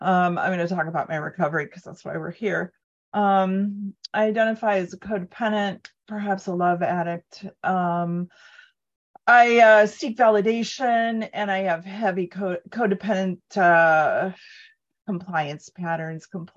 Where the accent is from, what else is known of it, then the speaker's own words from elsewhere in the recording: Cleveland, Ohio, United States; So I was raised in Cleveland, Rust Belt, in a 50s suburb, daughter of an alcoholic and a nurse who is severely codependent and an enabler and a caretaker.